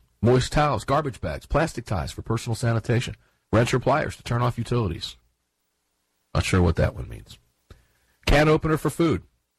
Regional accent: Tampa, Florida, United States; I spent many years, I consider Tampa, Florida my hometown. It's where both my kids were born. It's where I was married.

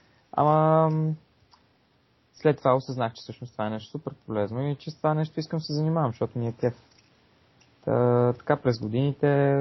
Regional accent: Sofia, Sofia City, Bulgaria; Не, това е една дума. Люлин.

